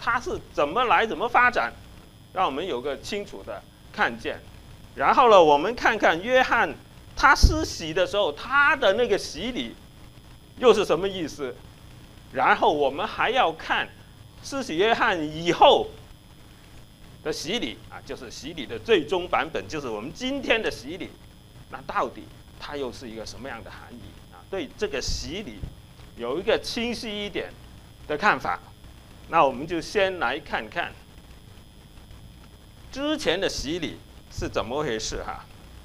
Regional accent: China; 我们中国人刚才说的那个礼字

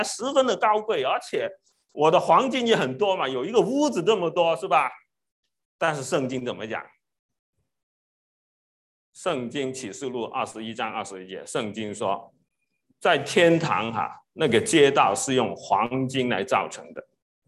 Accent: China; 那我们中国人读书这么高

